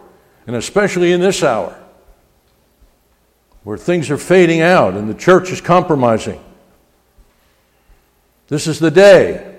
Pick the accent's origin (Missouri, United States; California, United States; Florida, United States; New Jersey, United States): New Jersey, United States; Newark; And I learned the hard way growing up in Newark, New Jersey.